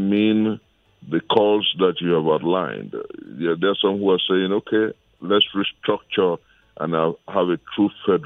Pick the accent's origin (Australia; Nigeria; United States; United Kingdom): Nigeria; Ibusa, Delta; There are several people in my hometown of Ibuzo and my state of Delta